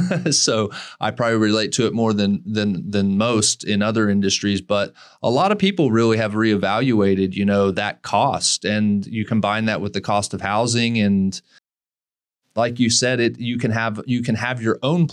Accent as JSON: {"language": "English", "region": "Southeast", "country": "United States", "tie": "born or raised there", "said": "I grew up back east in the Southeast when I was a kid."}